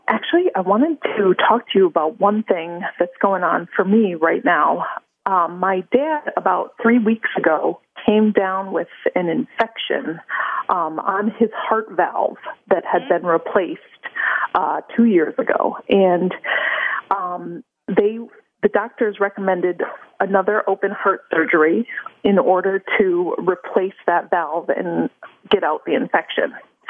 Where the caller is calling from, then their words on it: Chicago, Illinois, United States; I am calling from Chicago, and I'm actually on the 14th floor of the Merchandise Mart, which is this very big designer building